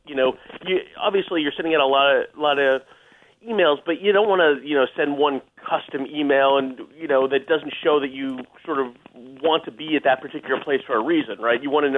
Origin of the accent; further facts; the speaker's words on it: Massachusetts, United States; I'm from Massachusetts. I went to Syracuse.